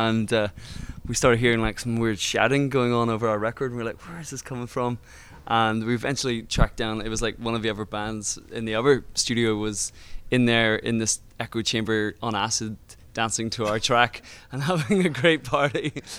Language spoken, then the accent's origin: English; Northern Ireland, United Kingdom; This is a very Northern Irish thing, and we're from Northern Ireland.